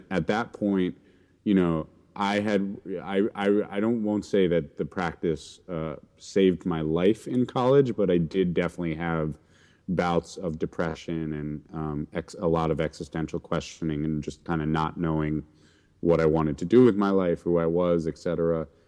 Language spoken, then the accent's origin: English; New York City, New York, United States; And so I grew up in the Shambhala community, mostly in New York City.